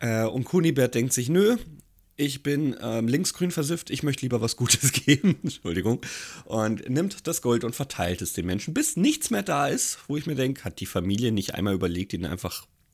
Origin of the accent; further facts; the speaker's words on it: Giessen, Hesse, Germany; bin ja auch ein Frankfurter Kind. Ja, ich bin zwar in Gießen groß geworden